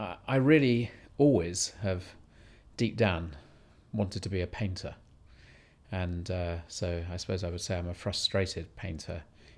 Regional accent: Worthing, South East England, United Kingdom; I was born in Worthing, Sussex, by the sea. I initially grew up there.

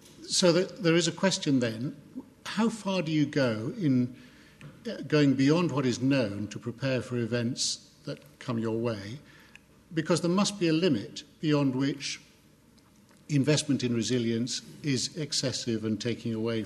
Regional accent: Cambridge, East of England, United Kingdom; from Cambridge.

